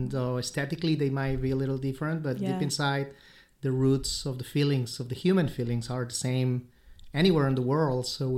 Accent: Bogota, Bogotá, Colombia; moved away as an adult; now in New York City, United States; I am originally from Bogota, Colombia, down in South America. I came to study in New York City 20 years ago, and then I just decided to stay

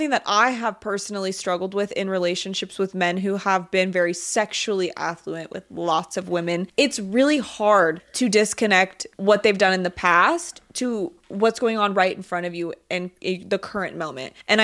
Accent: Reno, Nevada, United States; What's your accent? We're just from Reno.

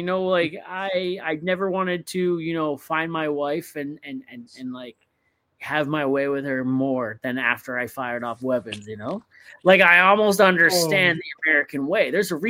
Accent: Canada; I'm a Canadian.

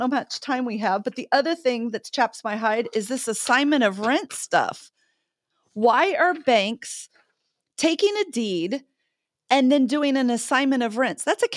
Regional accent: Smithville, United States; also born or lived in California; But I love Smithville. It is my hometown. And when I was in California, I always talked so highly about Smithville.

